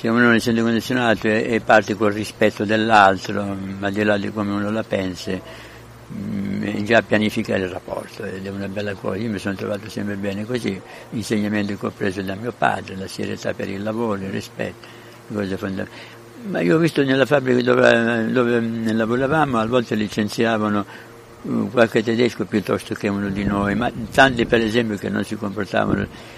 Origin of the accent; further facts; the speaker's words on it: Mirabella Imbaccari, Sicily, Italy; moved away as an adult; now in Turin, Italy; Sono di Mirabella in Baccheri e vivo a Torino. Io a Torino ci sono dal 71 per andare per seguire l'università, il Politecnico in Ingegneria Elettronica